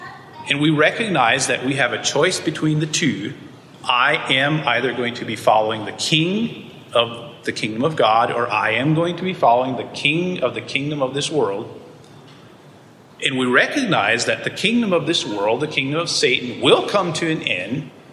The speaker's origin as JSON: {"language": "English", "country": "Canada", "tie": "born there", "said": "as most of you know, I was born in Canada, so I have a Canadian birth certificate"}